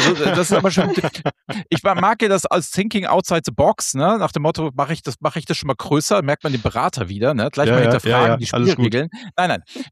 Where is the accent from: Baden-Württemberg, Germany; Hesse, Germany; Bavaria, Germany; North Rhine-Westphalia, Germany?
North Rhine-Westphalia, Germany; Cologne; Als Kölner fällt am meisten immer irgendwas Privates ein.